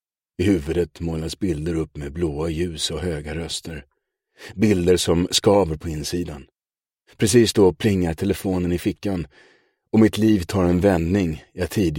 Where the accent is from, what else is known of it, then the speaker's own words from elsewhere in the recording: Solna, Stockholm County, Sweden; Utan min barndom utspelade sig i Hagalund i Solna. En annan av Stockholms många förorter. Som vi flyttade till när jag var runt 6 år gammal. En förort i västra Stockholm.